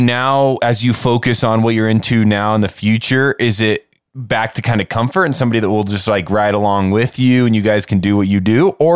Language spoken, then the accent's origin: English; Indiana, United States; You know, I'm from Indiana originally and from an incredible agriculture town.